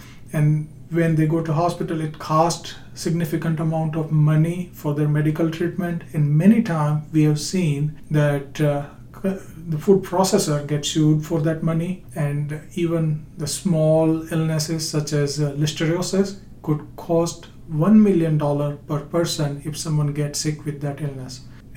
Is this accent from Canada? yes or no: no; India; now in United States; I'm originally from India. I received my bachelor's and master's degree in food biotechnology in India, and then from there came to Louisiana State University for my PhD.